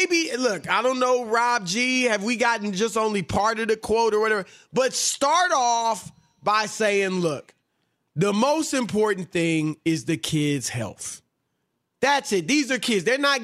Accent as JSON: {"language": "English", "region": "Louisiana", "country": "United States", "said": "You know, I'm from Louisiana. And I like his whole demeanor, his accent. You know, he's one of those Bayou country Cajun. I'm Creole."}